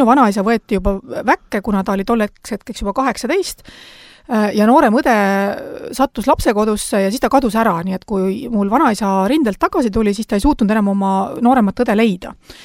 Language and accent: Estonian; Saare County, Estonia; minu isa siis juba on ainult sündinud üles kasvanud Ida-Virumaal. Nii et ma olen väga otseselt Saaremaalt pärit.